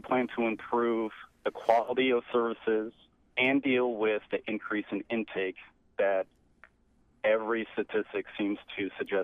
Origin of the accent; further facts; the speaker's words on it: Kodiak, Alaska, United States; born there; Lifelong Alaskan. I was born in Kodiak and live everywhere else.